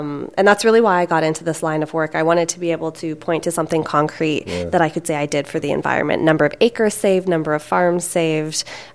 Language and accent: English; Hamilton, Ontario, Canada; So I'm from Hamilton, and all of my family is in Hamilton as well.